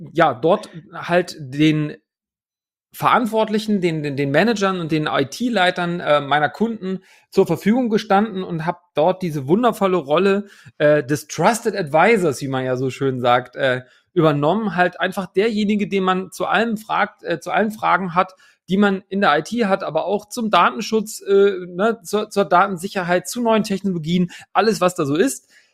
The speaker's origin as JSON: {"language": "German", "region": "Hamburg", "country": "Germany", "lives_now": "Leipzig, Germany", "said": "Moin auch nach Hamburg in meine alte Heimat aus dem wunderschönen Leipzig."}